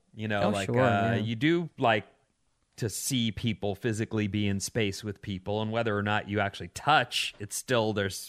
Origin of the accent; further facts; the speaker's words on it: Ireland; I also am Irish, right?